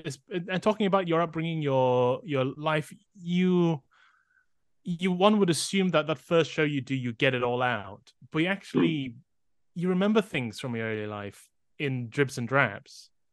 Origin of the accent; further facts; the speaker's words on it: Malaysia; now in United Kingdom; So now I'm looking at my Malaysian memories from as a British person, whereas I used to look at British life as a Malaysian person.